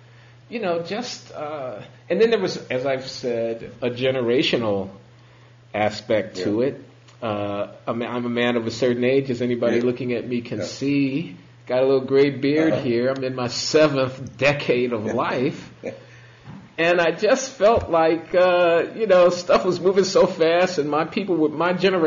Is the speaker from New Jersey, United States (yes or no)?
no; Chicago, Illinois, United States; I'm from Chicago